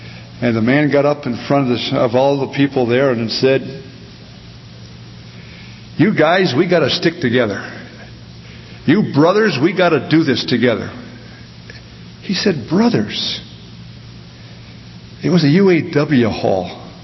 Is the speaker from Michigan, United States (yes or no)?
yes; Detroit, Michigan, United States; I grew up in Detroit, had the privilege of growing up in a large Sunday school, coming to general conventions with groups of 150 youngsters